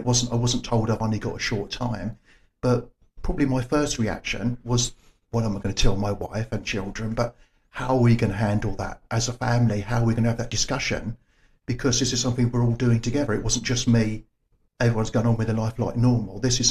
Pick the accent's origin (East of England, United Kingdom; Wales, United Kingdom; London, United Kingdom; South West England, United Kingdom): London, United Kingdom; now in Coventry, United Kingdom; I'm actually from London.